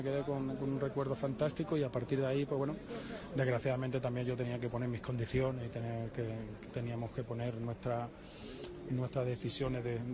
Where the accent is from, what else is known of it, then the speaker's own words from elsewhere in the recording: Málaga, Andalusia, Spain; por lo que representaba para mí mi tierra